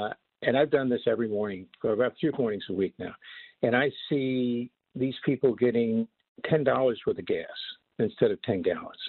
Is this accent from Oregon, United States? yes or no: no; Florida, United States; I've been a bat boy, you know, growing up in Florida in spring training.